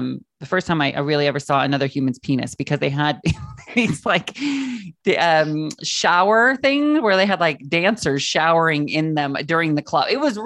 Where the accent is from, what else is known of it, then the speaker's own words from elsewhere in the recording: Washington, United States; cause I grew up in Washington State, right under British Columbia.